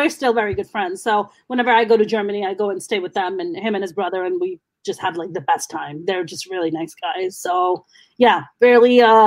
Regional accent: Pakistan; English is a second language; now in United States; This is not the America they told us growing up in Pakistan. Like, this is not it. You guys are like almost worse than the people back in Pakistan.

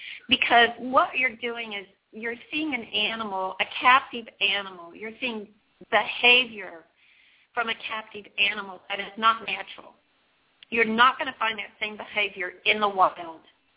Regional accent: Oklahoma, United States; because I was raised in Oklahoma. And another, you know, another way of thinking back there.

